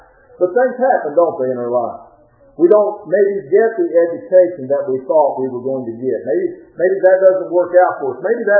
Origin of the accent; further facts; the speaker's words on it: Ashland, Tennessee, United States; I grew up in Ashland, Tennessee